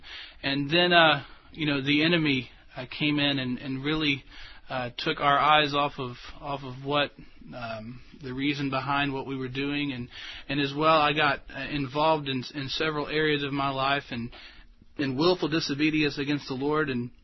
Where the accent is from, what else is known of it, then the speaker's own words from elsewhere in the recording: Virginia, United States; I'm from Virginia, where it's just about as cool as it is here in Florida now.